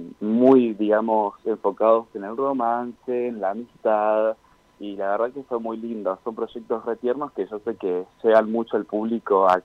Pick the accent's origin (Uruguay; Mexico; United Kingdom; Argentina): Argentina; Entre Ríos; now in Córdoba, Argentina; Yo que soy de Entre Ríos y vivo en Córdoba